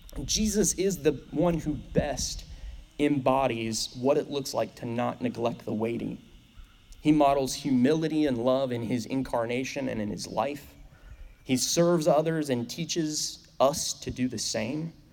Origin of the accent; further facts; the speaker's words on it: Appalachia, United States; So I'm from Appalachia, not Appalachia. That's one of those minor things that I'm passionate about. It's Appalachia. No, just kidding. So we in Appalachia have decent sized mountains.